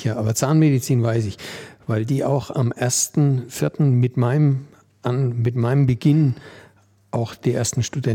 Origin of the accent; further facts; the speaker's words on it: Bavaria, Germany; also born or lived in Kamenz; Und bin dann irgendwann mit einem halben Jahr exportiert worden mit meinen Eltern oder von meinen Eltern nach Franken. Und dann in Franken aufgewachsen.